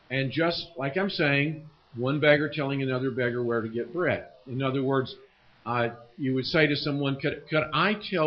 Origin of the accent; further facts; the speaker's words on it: Alabama, United States; When I was a teenage boy growing up in Alabama, I would ride the school bus to school